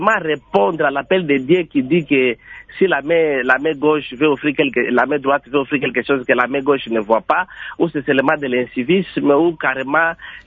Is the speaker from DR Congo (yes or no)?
yes; Maniema, DR Congo